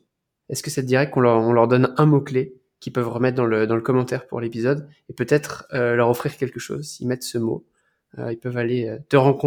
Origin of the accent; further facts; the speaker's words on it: France; je suis français